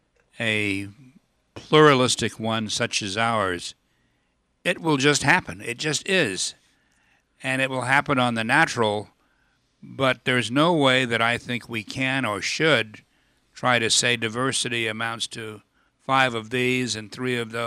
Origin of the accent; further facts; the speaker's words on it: Leesville, Louisiana, United States; born there; I was born in Leesville, Louisiana, and my family was a mixture of Creole and white, Irish and French.